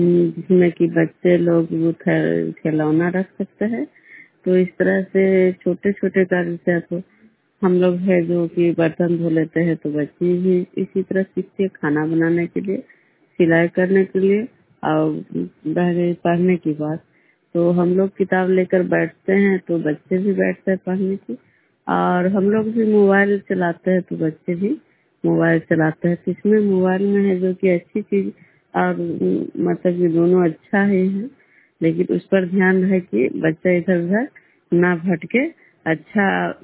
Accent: Khajra, Bihar, India

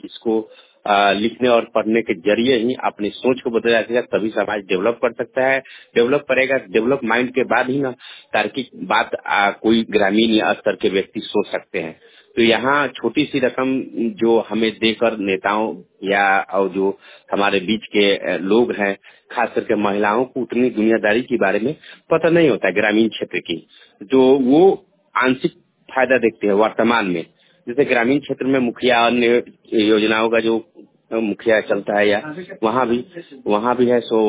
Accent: Chhapra, Bihar, India; और मैं बिहार का रहने वाला हूँ, बिहार के छपरा जिला से।

